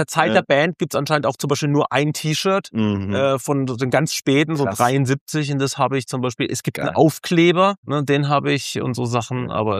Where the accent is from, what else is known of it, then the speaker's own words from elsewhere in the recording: Karlsruhe, Baden-Württemberg, Germany; letzte Woche als Karlsruher... War eine harte Woche in Karlsruhe.